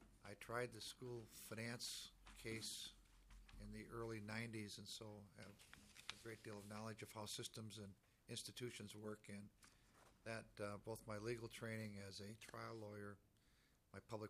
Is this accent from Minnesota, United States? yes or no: yes; Minneapolis, Minnesota, United States; I grew up in South Minneapolis. My mother was a school social worker. My dad was a lawyer, an Irish Catholic family.